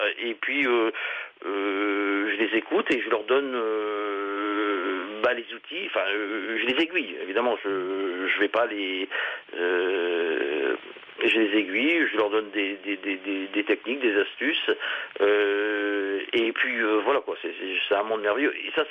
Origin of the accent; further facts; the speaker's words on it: Hauts-de-France, France; Je suis du Nord, hein, donc on va le dire.